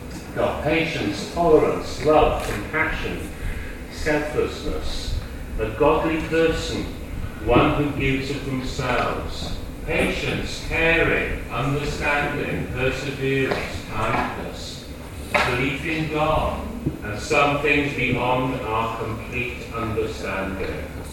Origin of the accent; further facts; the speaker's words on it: Addiscombe, London, United Kingdom; Norman Cooper was the vicar in the church that I grew up in Addiscombe